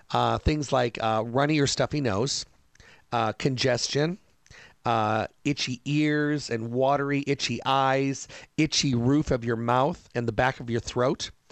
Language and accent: English; Midwest, United States; Now, I grew up in the Midwest. In the Midwest, I was allergic to birch trees, maple trees, ragweed, goldenrod, those kind of things.